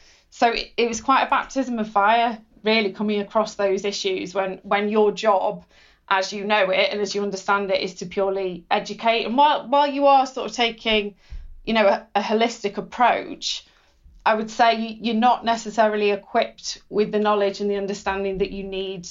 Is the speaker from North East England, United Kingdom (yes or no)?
no; North West England, United Kingdom; growing up in Cheshire, in a nice area